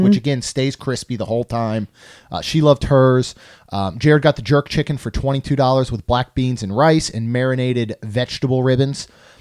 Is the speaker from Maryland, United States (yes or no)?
yes; Maryland, United States; I grew up in Maryland.